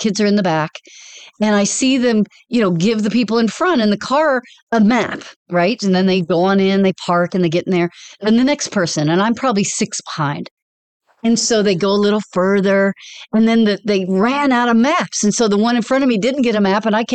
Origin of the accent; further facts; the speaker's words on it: Dallas, Texas, United States; I grew up in Dallas. My kids were born in Denton.